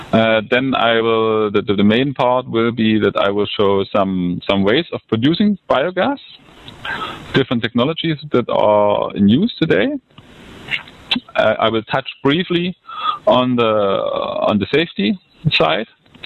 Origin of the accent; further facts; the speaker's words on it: Dresden, Saxony, Germany; I was born 1968 in Dresden. That's a city of 500,000 people in the former communist East Germany.